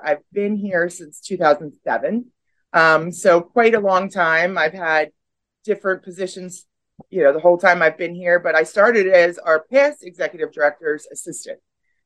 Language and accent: English; Westminster, Maryland, United States; So I'm townie. I grew up in Carroll County. I was born in Westminster, live in Westminster.